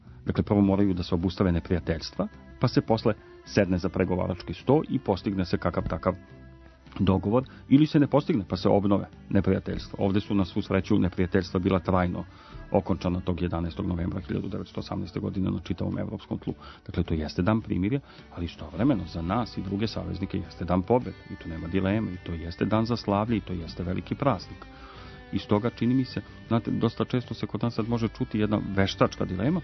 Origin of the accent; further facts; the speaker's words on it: Serbia; Znate šta, kao Srbin mogu da kažem sa priličnom dozom i tuge i nezadovoljstva da čini mi se da mi negujemo kulturu zaborava.